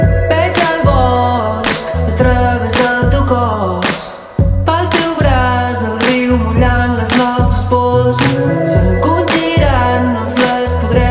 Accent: Tarragona, Catalonia, Spain; quan jo era jove, estudiava a la universitat, tornava cap a Tarragona, d'on sóc jo, i quan arribava a Torredembarra i veia els aiguamolls, pensava, estic a punt d'arribar a casa.

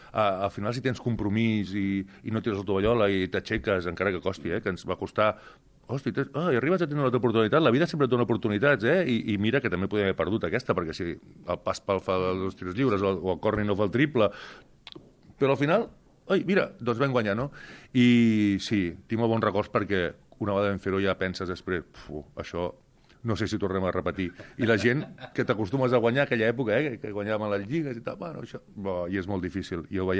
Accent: Reus, Catalonia, Spain; born there; Però soc de Reus de casualitat, aquesta és bona també. Soc de Reus de casualitat perquè els meus pares vivien a Falset.

